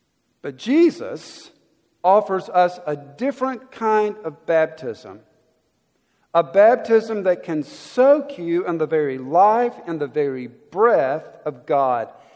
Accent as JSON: {"language": "English", "town": "Danzyville", "region": "Alabama", "country": "United States", "tie": "born or raised there", "said": "I'm reminded of an invention that changed the life of the little town I grew up in South Alabama. Actually, it's not a town, and you can find it on the map these days. It's Danzyville is the name of the little community in South Alabama."}